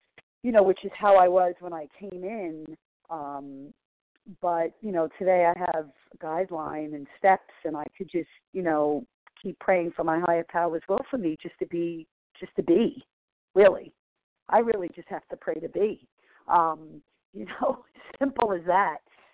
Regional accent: Massachusetts, United States; from Massachusetts, recovering compulsive overeater.

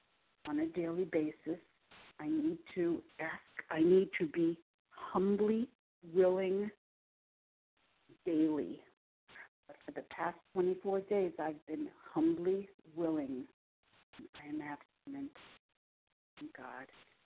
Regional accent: New Jersey, United States; I'm from New Jersey, and I am recovering.

